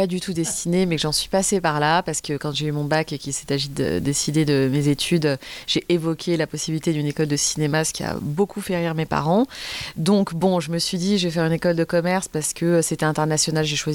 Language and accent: French; France; Moi en grandissant en France, en étant algérienne et en étant tout aussi française d'ailleurs